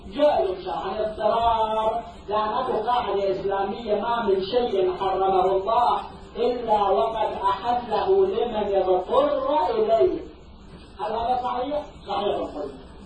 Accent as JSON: {"language": "Arabic", "country": "Iraq", "said": "وما أدري لماذا عندنا في العراق مو موجود في الخارج"}